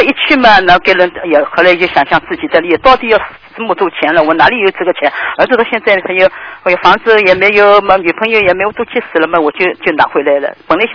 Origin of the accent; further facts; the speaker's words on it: Shanghai, China; 就是说我们上海人说一个坑子